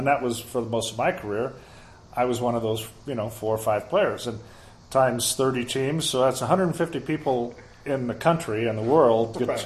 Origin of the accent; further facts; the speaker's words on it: Missouri, United States; also born or lived in San Diego / Chicago; now in Colorado, United States; So, and I grew up in Missouri. I didn't want to go back there, so it just seemed like Colorado was about halfway in between